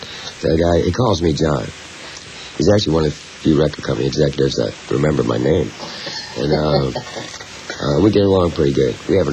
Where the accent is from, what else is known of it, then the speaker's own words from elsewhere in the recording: Maywood, Illinois, United States; I was growing up in Maywood, Illinois.